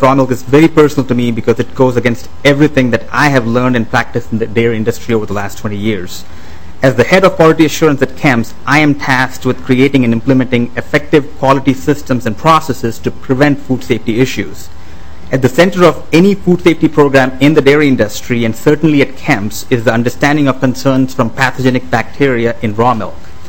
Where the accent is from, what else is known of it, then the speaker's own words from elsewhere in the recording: India; I am reminded of my childhood growing up in India